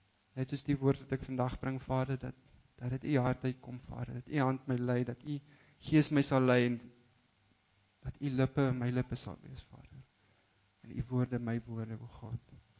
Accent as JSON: {"language": "Afrikaans", "town": "Grootfontein", "region": "Otjozondjupa", "country": "Namibia", "tie": "born or raised there", "also_born_or_lived": "Windhoek", "lives_now": "South Africa", "said": "En ja, ek is gebore in Namibia, grootgeword Grootfontein, Chimep en basies in Windhoek gaan matrikuleer en toe op Stellenbosch gaan swat."}